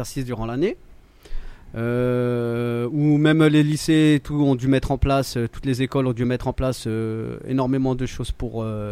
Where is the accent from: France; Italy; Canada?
France; Gros défaut chez nous en France.